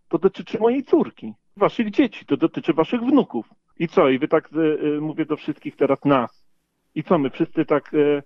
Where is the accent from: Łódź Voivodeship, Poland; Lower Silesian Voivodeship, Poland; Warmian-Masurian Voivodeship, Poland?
Łódź Voivodeship, Poland; Łódź; a jestem też z Łodzi, więc wiem, jak wygląda problem pieców.